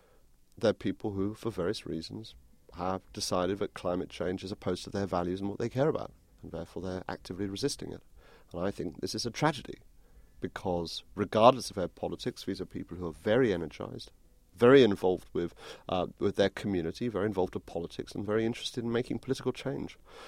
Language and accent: English; England, United Kingdom; it's a privilege of being an outsider, particularly of being English